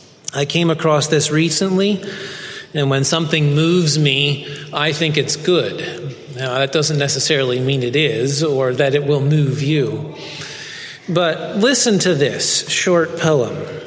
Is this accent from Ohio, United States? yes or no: no; Chambersburg, Pennsylvania, United States; also born or lived in Lancaster; I'm from Lancaster, Pennsylvania. I grew up in Chambersburg in a Old Order River Brethren community.